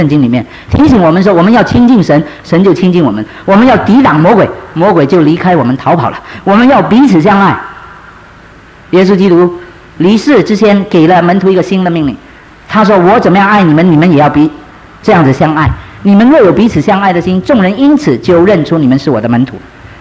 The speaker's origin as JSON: {"language": "Chinese", "town": "San Francisco", "region": "California", "country": "United States", "said": "我来自这个美国的加州三藩市"}